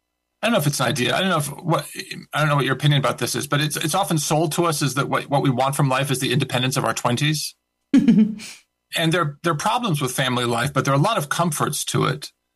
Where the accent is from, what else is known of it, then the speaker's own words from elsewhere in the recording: United States; now in United Kingdom; I guess I've been living in England and I'm an American.